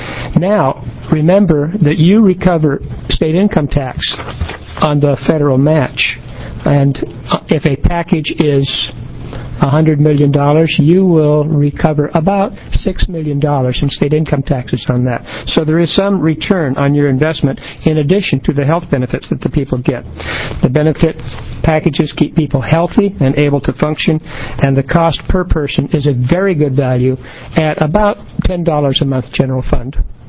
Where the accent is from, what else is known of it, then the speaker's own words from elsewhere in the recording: Fall Creek, Oregon, United States; For the record … I'm from Fall Creek.